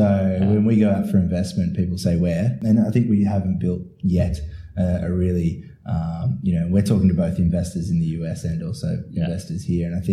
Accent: Newcastle, New South Wales, Australia; You basically just said, yeah, we're from Sydney.

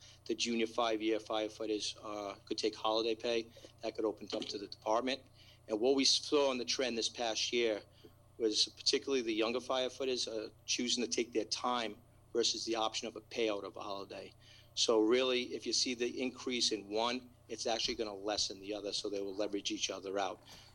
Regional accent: Rhode Island, United States; I was from Rhode Island.

